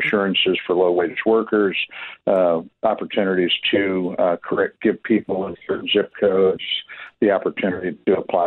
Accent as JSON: {"language": "English", "town": "Kansas City", "region": "Missouri", "country": "United States", "tie": "born or raised there", "said": "You know, this is my hometown. I feel I take the legacy of Ewing Kauffman. I'm not sure everybody today knows all that he did to make sure that the Royals are here."}